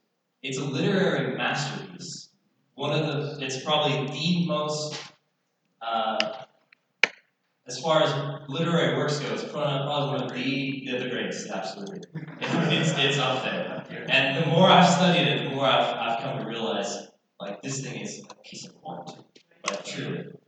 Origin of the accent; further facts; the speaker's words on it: New Mexico, United States; I grew up in New Mexico. My family... we weren't believers while I was growing up. We attended a Methodist church growing up